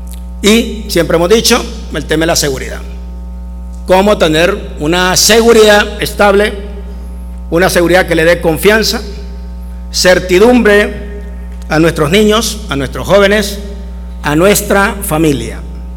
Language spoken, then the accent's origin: Spanish; El Salvador; porque ante todo somos salvadoreños.